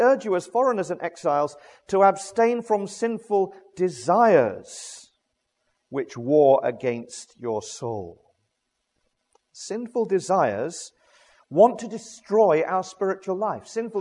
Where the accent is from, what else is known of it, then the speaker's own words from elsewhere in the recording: South East England, United Kingdom; I grew up in Surrey. On just north of the North Downs